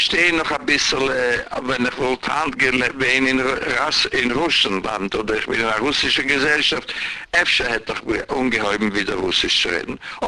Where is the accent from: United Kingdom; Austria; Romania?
Austria; Vienna; born there; Ich bin geboren in Wien, ich lebe Hand in Wien, ich mache Sachen in Wien.